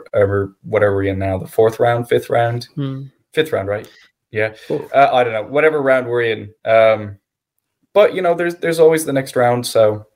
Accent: United States; And, you know, speaking as an American

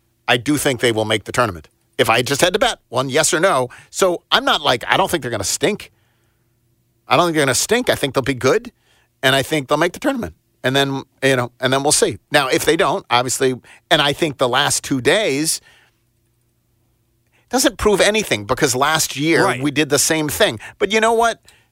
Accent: Buffalo, New York, United States; Maybe it's the other part of growing up in Buffalo.

